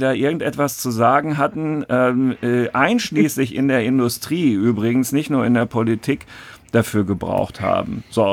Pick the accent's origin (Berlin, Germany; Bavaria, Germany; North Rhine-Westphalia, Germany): North Rhine-Westphalia, Germany; Dortmund; born there; ich habe ja schon erwähnt, dass ich gebürtiger Dortmunder bin und mir diese Stadt natürlich sehr am Herzen liegt.